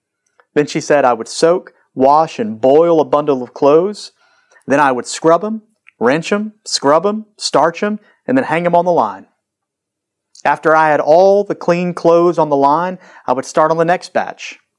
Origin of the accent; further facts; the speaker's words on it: Hattiesburg, Mississippi, United States; about the richest woman that I ever met. She's from my hometown of Hattiesburg.